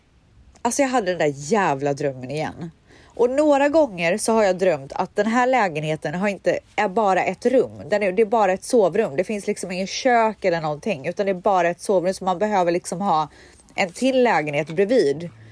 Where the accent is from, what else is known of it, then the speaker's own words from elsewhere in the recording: Borås, Västra Götaland County, Sweden; i Borås där jag kommer ifrån